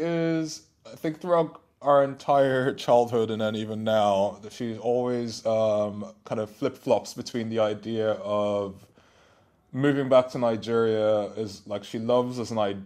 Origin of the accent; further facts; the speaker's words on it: Dundalk, County Louth, Ireland; compared to maybe growing up in Dundalk, had generally done a lot more travel